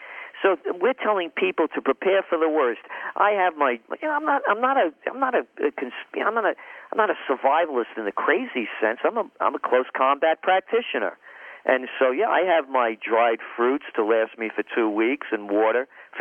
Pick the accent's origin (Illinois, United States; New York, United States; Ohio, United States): New York, United States; You know, I'm a New Yorker. I know this terrain like the back of my hand